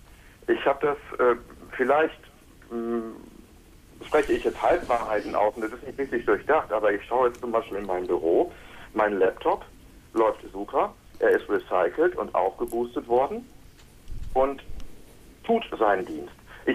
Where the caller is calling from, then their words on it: Wolfsburg, Lower Saxony, Germany; Ja, ich bin aus Wolfsburg